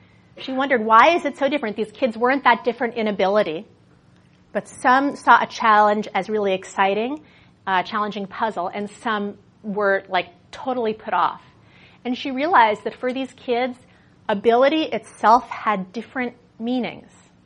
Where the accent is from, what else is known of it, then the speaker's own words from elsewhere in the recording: New York City, New York, United States; also born or lived in Massachusetts; I grew up in New York City, and I barely drove my whole growing up. And so when I moved to Massachusetts, I started to drive a little more.